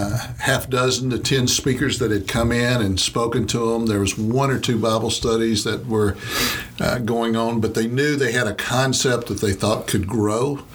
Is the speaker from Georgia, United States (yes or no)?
yes; Tucker, Georgia, United States; I grew up in Atlanta, Georgia, Tucker, Georgia, and had a Christian family, came to know Christ at an early age